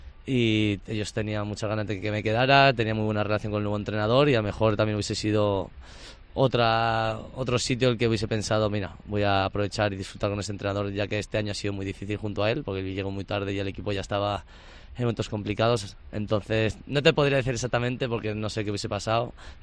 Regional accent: Balearic Islands, Spain; La gente, como has dicho tú, casi todos somos de Mallorca.

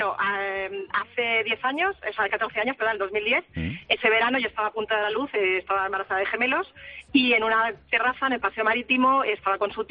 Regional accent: Madrid, Community of Madrid, Spain; now in Palma de Mallorca, Spain; Yo vivo en Palma de Mallorca, aunque soy madrileña

